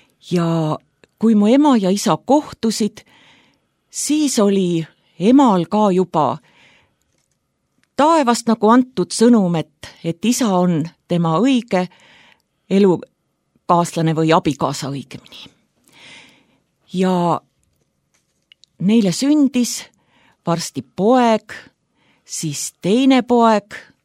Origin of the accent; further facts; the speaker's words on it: Hiiu County, Estonia; Olen pärit Hiiumaalt ja minu lapsepõlve kodu oli üks imeline kodu.